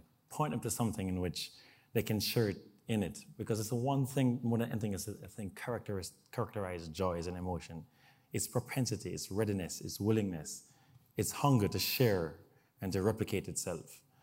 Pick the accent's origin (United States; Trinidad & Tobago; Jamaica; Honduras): Jamaica; I'm Jamaican, so one definition of joy is not this weather.